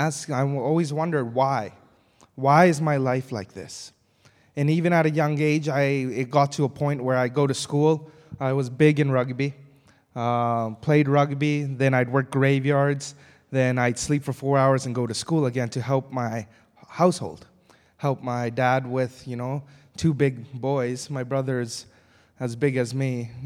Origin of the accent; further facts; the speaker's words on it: Victoria, British Columbia, Canada; born there; also born or lived in England; So I grew up as a Sikh family, and it was all right. I was born in Victoria, lived in England, then came back to Canada.